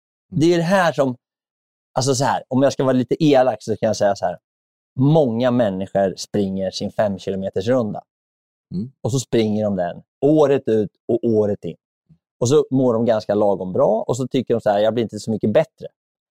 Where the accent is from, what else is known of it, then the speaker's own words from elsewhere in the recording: Örebro, Örebro County, Sweden; hemma i Örebro. En riktigt dålig närking.